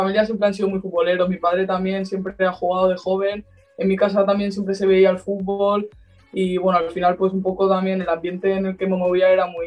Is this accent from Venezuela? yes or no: no; Barcelona, Catalonia, Spain; yo que soy de Barcelona y que bueno, siempre en mi casa ha estado muy inculcado el Barça.